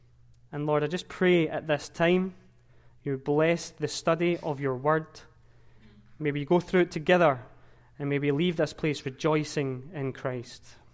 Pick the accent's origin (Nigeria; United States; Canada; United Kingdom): United Kingdom; Glasgow, Scotland; I'm from Glasgow, Scotland